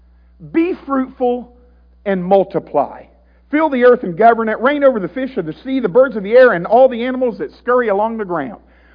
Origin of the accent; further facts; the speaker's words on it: Alabama, United States; And because I'm from Alabama, okay?